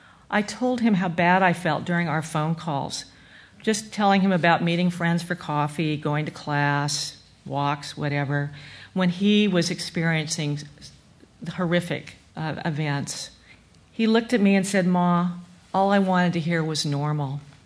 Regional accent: Fortuna, California, United States; I grew up in Fortuna and was

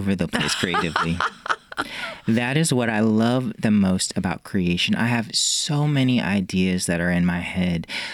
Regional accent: Portsmouth, Virginia, United States; I was raised in Virginia. My mom and dad, they were new to Virginia, to Portsmouth, actually.

